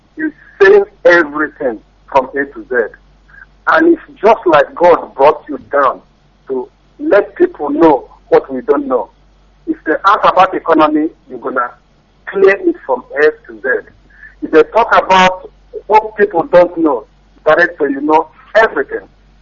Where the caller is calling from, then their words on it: Ireland; I'm calling from the Republic of Ireland.